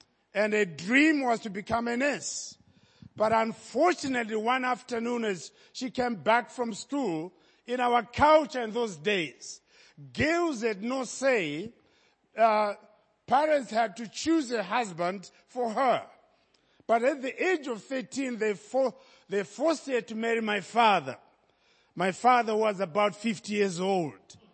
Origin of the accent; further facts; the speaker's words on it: Zimbabwe; I was born in Zimbabwe by birth. I'm a Zimbabwean. I'm a Malawian through my father, who was a Malawian. A Zambian through my mother, who was a Zambian. And I'm an African through my skin.